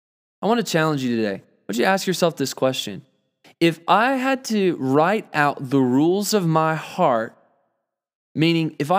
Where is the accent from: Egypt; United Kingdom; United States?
United States; South Carolina; I've always been a Clemson fan. I was raised in South Carolina, so I love Clemson.